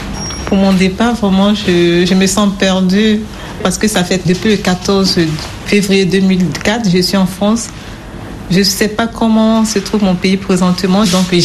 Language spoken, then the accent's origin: French; Korhogo, Savanes, Côte d’Ivoire; moved away; Je serai particulièrement à Korongo, ma ville natale.